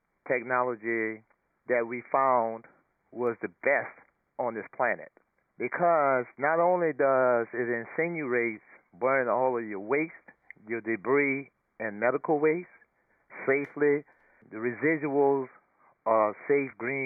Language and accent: English; New Orleans, Louisiana, United States; I was born in New Orleans, Louisiana. Educational background, attended high school in New Orleans